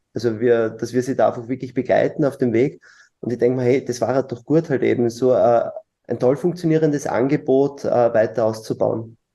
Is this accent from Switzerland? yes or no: no; Lower Austria, Austria; Ich bin Niederösterreicher